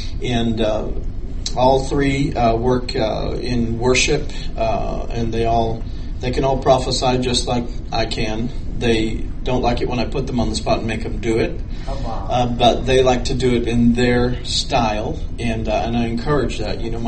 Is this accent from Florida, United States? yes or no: yes; Homestead, Florida, United States; We were raised up in South Florida. In Homestead, Florida.